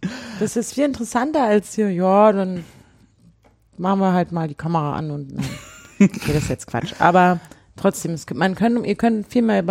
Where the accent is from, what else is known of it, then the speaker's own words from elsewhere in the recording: Berlin, Germany; die betrifft mich als Berliner eben noch mal mehr.